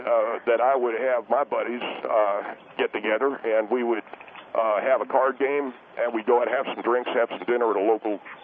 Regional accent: Knoxville, Tennessee, United States; Because where I'm from in Tennessee, I come from Knoxville, Tennessee, and we had 2 or 3 different reservoirs that we used to fish bluegill.

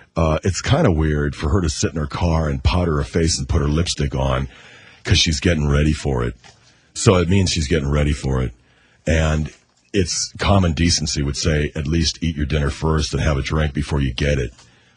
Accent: Hermosa Beach, California, United States; I'm 28. I'm a telemarketer from Hermosa Beach, California.

